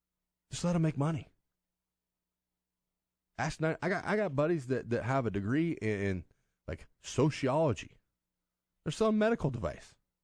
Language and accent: English; Nebraska, United States; He's from Iowa. I'm from Nebraska.